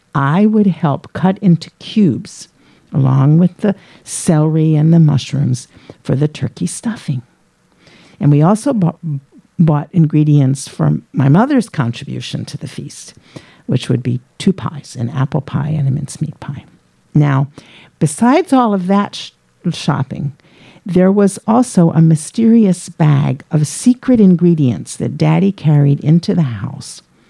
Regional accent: Philadelphia, Pennsylvania, United States; when my brother Dougie and I were kids growing up in Philadelphia, my dad was the primary cook for our family

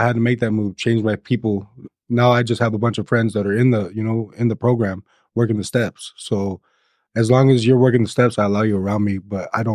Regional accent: Phoenix, Arizona, United States; I'm from Phoenix, Arizona, and the crowd I was hanging out with them, I just can never get clean.

